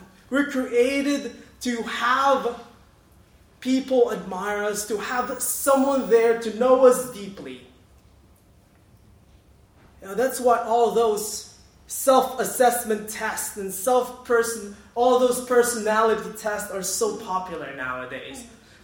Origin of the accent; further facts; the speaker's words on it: United States; accent: American; I know, right? I thought I was getting away with my British, but it wasn't.